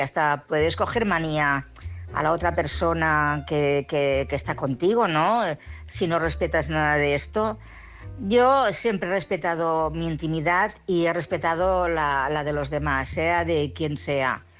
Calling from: Barcelona, Catalonia, Spain; de Barcelona.

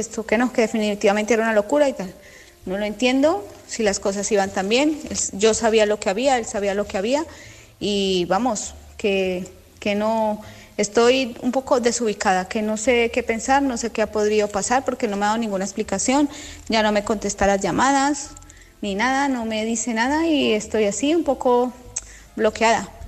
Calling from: Madrid, Community of Madrid, Spain; Yo soy de Madrid.

